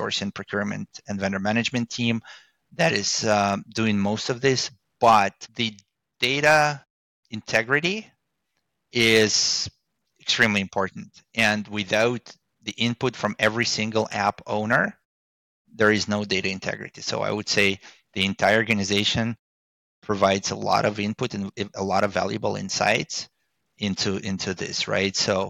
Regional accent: Montreal, Quebec, Canada; And it's funny, I'm from Montreal.

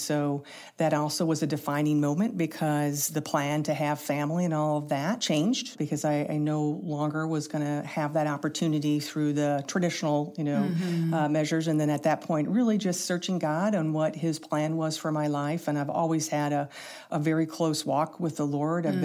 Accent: St. Louis, Missouri, United States; Since I grew up here in St. Louis

